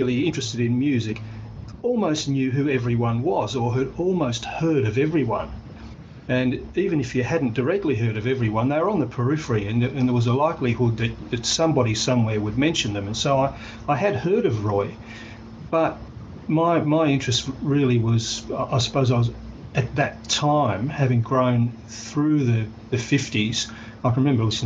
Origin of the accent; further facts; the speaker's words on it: Fairy Meadow, New South Wales, Australia; And speaking of fairies, and I'm not kidding you, this suburb of my hometown was called Fairy Meadow.